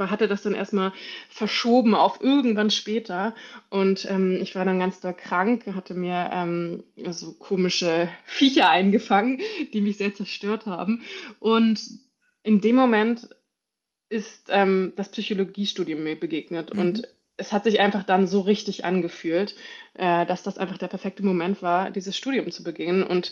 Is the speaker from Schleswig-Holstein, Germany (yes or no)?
yes; Schleswig-Holstein, Germany; born or raised there